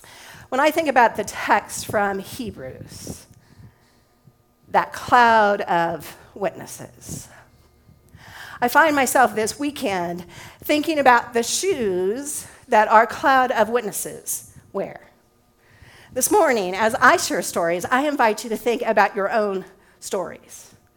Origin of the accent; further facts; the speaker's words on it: Alamogordo, New Mexico, United States; also born or lived in Illinois / Wyoming; I grew up in Alamogordo, New Mexico. When I was a kid, I rode horses. Lots of my friends wore cowboy boots.